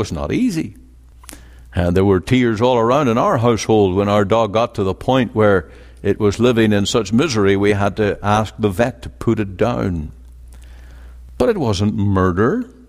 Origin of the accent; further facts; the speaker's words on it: Northern Ireland, United Kingdom; now in Canada; the disorder that I grew up in Northern Ireland.